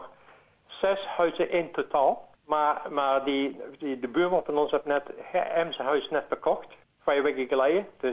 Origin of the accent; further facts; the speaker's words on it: Breda, North Brabant, Netherlands; moved away; Dus we komen van Breda uit zoiets naar dit, dus voor ons